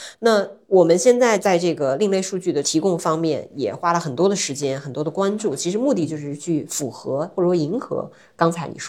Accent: China; 我们中国人

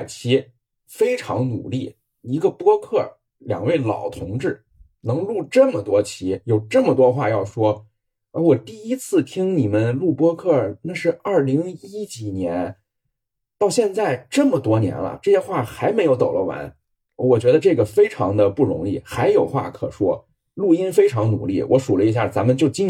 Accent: Northwest China, China; 我作为一个从西北地区来的人啊，虽然逛沙漠去也是我老乡录的。

